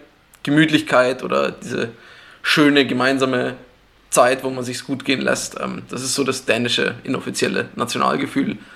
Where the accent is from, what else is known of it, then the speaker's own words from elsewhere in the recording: Munich, Bavaria, Germany; bin 27 Jahre alt, komme ursprünglich aus München